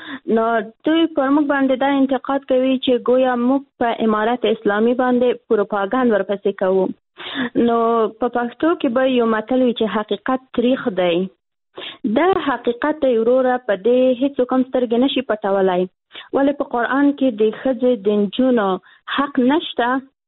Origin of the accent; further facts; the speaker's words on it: Afghanistan; موږ الحمدلله موږ مسلمانان یو، موږ افغانان یو